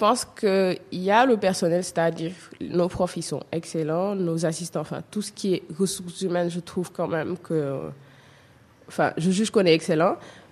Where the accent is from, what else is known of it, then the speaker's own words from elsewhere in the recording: Saly, Thiès, Senegal; je suis pas de Dakar, je suis de Sali